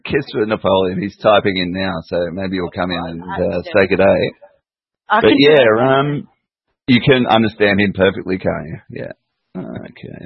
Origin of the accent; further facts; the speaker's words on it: England, United Kingdom; moved away; you wouldn't tell that I'm from England and I came out in 1975. I'm a Brit.